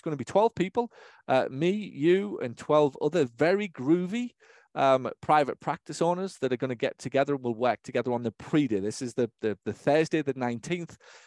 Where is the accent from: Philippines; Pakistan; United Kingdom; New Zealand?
United Kingdom; Hartlepool, North East England; now in United States; where I take them next summer to London and Hartlepool, my hometown, and spend some time with them in England.